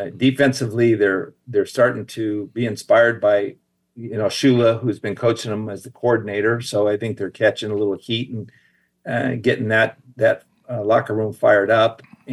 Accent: Wilmington, California, United States; also born or lived in Torrance; But I came from Southern California, Ron, you know, and so I grew up in Wilmington and was born in Torrance.

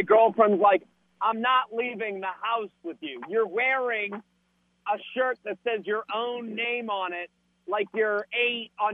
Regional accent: Boston, Massachusetts, United States; I'm from Boston. EEI is in my childhood.

